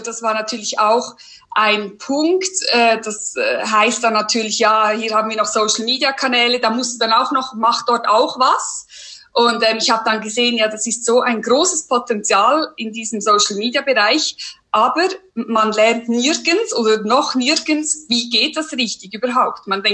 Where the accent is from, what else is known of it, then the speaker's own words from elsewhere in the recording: Switzerland; Wie ihr hören könnt, bin ich aus der Schweiz, deswegen ja der Dialekt. Ich hoffe, ihr versteht mich trotzdem gut. Ich gebe mir Mühe. Ich bin 33 Jahre alt